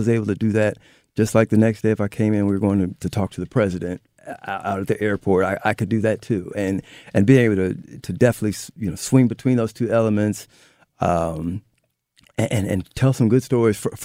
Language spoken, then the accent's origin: English; Alton, Illinois, United States; I'm from here. I'm even from Alton, Illinois, so small town in this area.